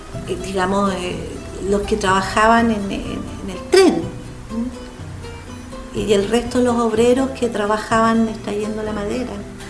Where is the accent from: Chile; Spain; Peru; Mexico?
Chile; Riñihue, Los Ríos; also born or lived in La Unión; tengo 52 años, nací en La Unión, luego cuando yo muy pequeña llegamos a vivir a Riñihue en el año 63